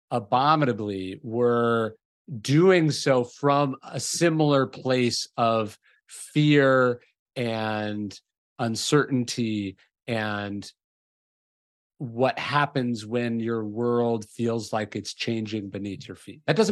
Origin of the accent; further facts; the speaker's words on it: California, United States; now in Texas, United States; I'm from Northern California.